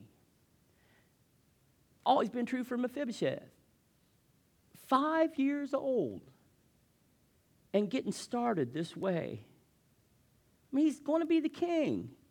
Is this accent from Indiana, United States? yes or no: yes; Vevay, Indiana, United States; We who are from there are offended when you say Vive. We don't know where Vive is. We're from Vivi.